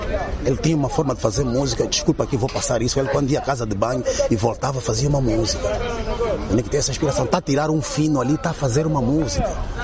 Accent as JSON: {"language": "Portuguese", "town": "Colibeiro", "country": "Angola", "first_language": "Portuguese", "said": "Nós somos oriundos aqui do Colibeiro. Temos que estar a interpretar português, porque é a nossa língua materna"}